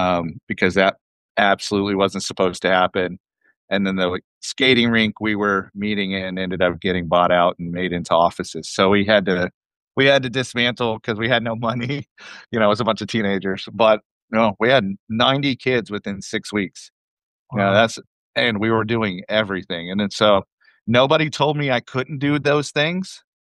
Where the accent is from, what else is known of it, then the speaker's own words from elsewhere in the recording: Oklahoma, United States; born there; also born or lived in Colorado / Arkansas; I was born in Oklahoma, so we came back the next time